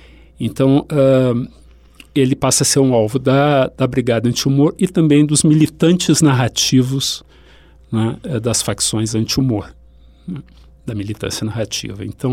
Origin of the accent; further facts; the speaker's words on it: Rio Grande do Sul, Brazil; also born or lived in Italy; eu vivi na Itália, então tenho muita referência do italiano, né? Também na minha região, sou gaúcho, também com muita influência de descendentes italianos